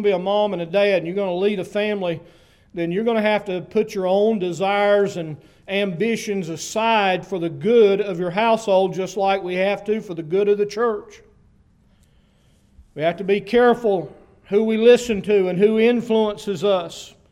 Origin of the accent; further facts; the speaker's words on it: United States; born there; I was born in America. I'm thankful for that, but I didn't choose that. I was born here, you know, my parents lived here, so that's where I was born.